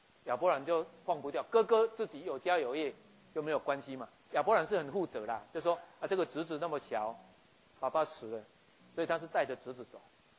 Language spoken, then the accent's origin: Chinese; Taiwan; 很多我们台湾人讲话把孩子送去美国，可是老人家就不去美国住